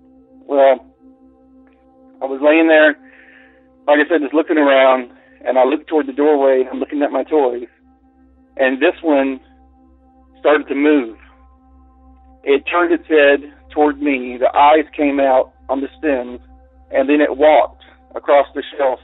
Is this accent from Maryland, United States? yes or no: no; Florida, United States; And like I said, I grew up in Central Florida in rural areas. And we lived in a single wide trailer.